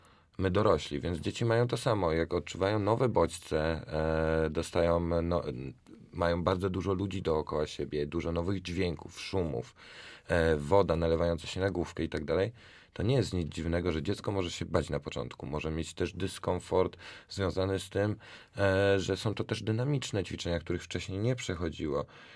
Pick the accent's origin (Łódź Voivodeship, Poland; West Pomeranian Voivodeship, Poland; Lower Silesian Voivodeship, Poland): Łódź Voivodeship, Poland; Opoczno; bo pochodzę z małego miasta Opoczna i u nas troszkę później został wybudowany basen.